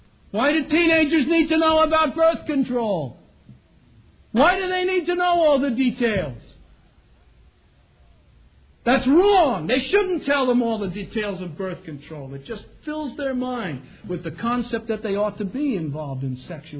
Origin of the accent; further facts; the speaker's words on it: New Jersey, United States; I simply said I came from New Jersey, you see.